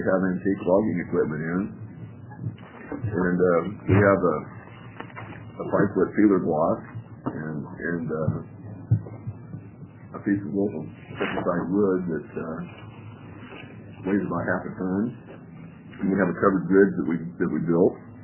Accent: Lowell, Oregon, United States; I grew up in Lowell, and I moved back about 15 years ago.

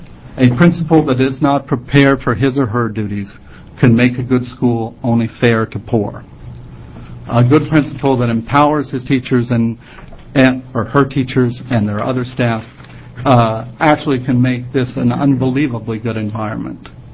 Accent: Oregon, United States; I had many great teachers growing up in Oregon public schools.

